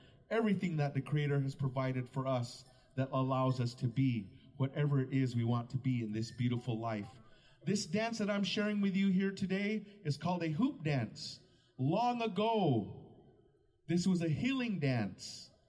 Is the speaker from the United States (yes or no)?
yes; Arizona, United States; Again, we come from Arizona. It's really dry, so for us it's really beautiful to see these clouds, see this rain falling down